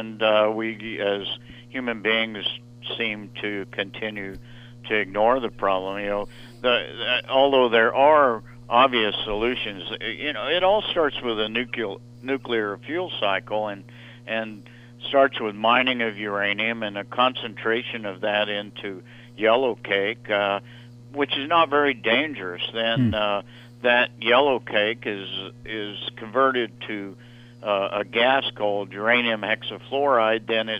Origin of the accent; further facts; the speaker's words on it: New Mexico, United States; An example of that would be the WIPS site in my home state of New Mexico.